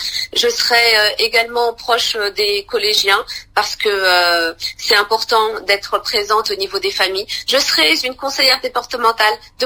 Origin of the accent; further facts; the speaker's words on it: France; Mais pourquoi on n'arriverait pas à mettre ces structures aussi chez nous, en France?